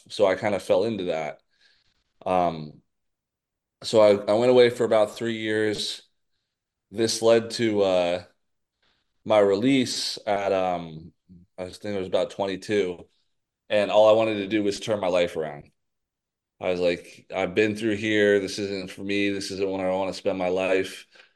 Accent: Cedar Woolley, Washington, United States; But I grew up in Washington State, a little close to Bellingham in a small town called Cedar Woolley.

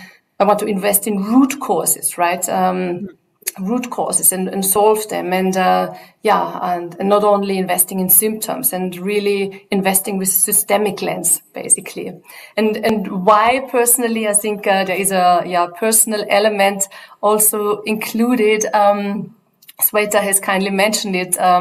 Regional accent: Austria; English is a second language; moved away as an adult; now in Zurich, Switzerland; I'm married to a Dutchman. That is why I have this long name, but originally, weird long name, but originally I come from Austria. I'm now in Zurich since more than 15 years.

